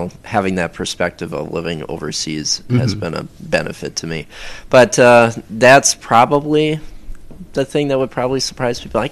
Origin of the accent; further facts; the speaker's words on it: United States; I grew up overseas. People might be surprised. I'm an American, obviously.